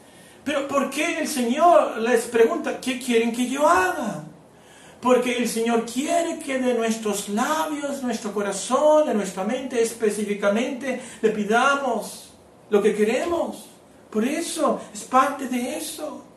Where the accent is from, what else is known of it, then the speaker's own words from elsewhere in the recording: Hermosillo, Sonora, Mexico; somos de Hermosillo.